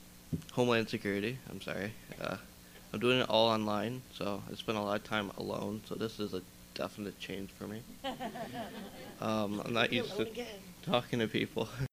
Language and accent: English; Owego, New York, United States; I'm originally from the Binghamton area, but I'm from Owego, New York, a small town, but I had to say it.